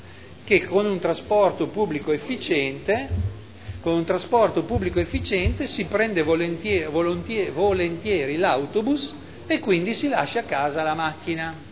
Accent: Modena, Emilia-Romagna, Italy; Io sono di Modena, ho la fortuna di andare sempre in bicicletta

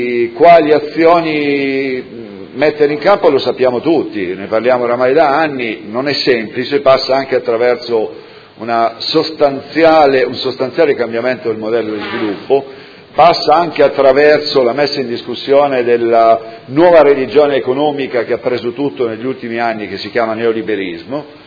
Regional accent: Apulia, Italy; born there; anche dove sono nato, giù nel Salento, diverrebbe un'isola

